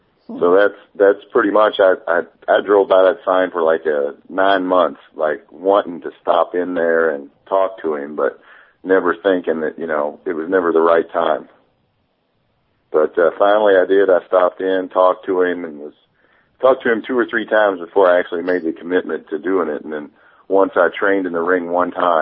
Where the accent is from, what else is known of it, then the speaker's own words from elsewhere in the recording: New Albany, Indiana, United States; Well, I grew up in New Albany, Indiana, which is right here in the Midwest